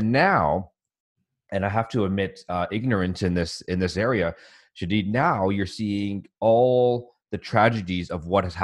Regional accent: Canada; well, maybe it's because I'm Canadian, I don't think that's the reason why.

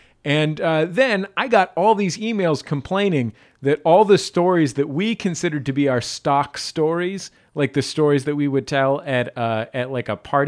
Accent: San Francisco, California, United States; She's from Marin County. I'm from San Francisco.

